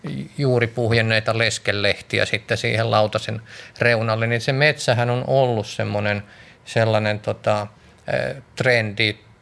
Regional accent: Lahti, Päijänne Tavastia, Finland; also born or lived in Switzerland; ulkomailla tuolla Sveitsissä asuin ja sitten jossain vaiheessa tulin tuota Suomeen käymään ja Lahteen, mistä olen kotoisin

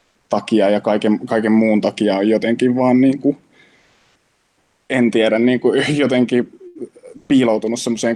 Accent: Imatra, South Karelia, Finland; se ympäristö, missä mä oon kasvanut pikkukaupungissa Imatralla lapsena

